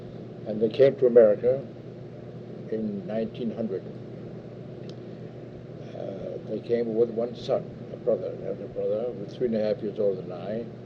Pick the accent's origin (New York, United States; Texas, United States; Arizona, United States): New York, United States; New York City; born there; Well, I was born in New York City, February 12, 1903.